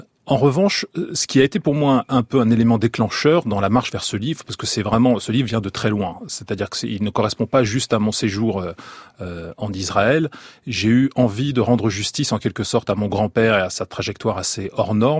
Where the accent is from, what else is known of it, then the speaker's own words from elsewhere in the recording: France; born there; Moi, je suis né en France, je suis français et je ne ressens pas de double appartenance, même si j'ai évidemment par le sort, le destin de mes parents qui ont choisi l'exil de Pologne, j'ai aussi des racines